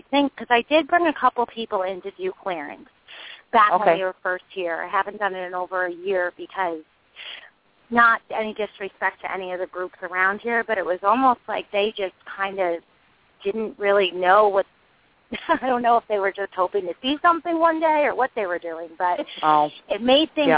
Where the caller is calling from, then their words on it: New York, United States; I'm calling from New York.